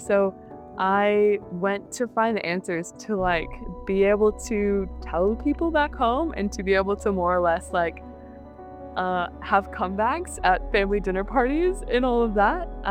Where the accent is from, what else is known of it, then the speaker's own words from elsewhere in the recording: Idaho, United States; I was born and raised in Idaho. And if you're familiar with the good old potato state, it is more on the conservative side of things.